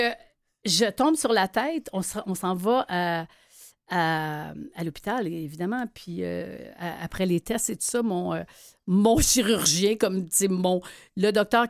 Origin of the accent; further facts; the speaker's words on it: Saint-Lambert, Quebec, Canada; Aujourd'hui, j'habite à Saint-Lambert, mm-hmm. parce que j'ai grandi à Saint-Lambert.